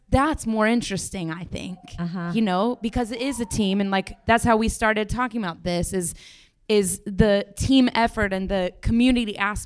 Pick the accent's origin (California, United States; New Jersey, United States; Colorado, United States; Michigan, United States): Colorado, United States; now in New York, United States